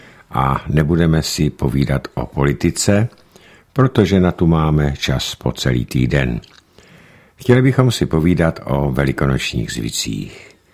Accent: Polabí, Czechia; Nicméně u nás v Polabí byl zvyk, že kluci chodili

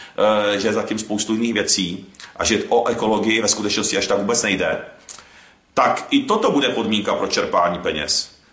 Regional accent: Moravia, Czechia; now in Prague, Czechia; já jsem z Moravy, jak víte, napůl po mamince, tak jsem Moravák, nejsem Čech, a protože nám Moraváku na tom záleží pochopitelně, my jsme Moraváci, tady v Čechách je to jedno, protože teď jsem v Praze

